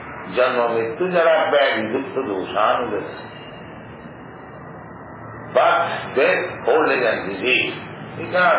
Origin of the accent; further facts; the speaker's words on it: India; English is a second language; we are Indian, we are seen in India.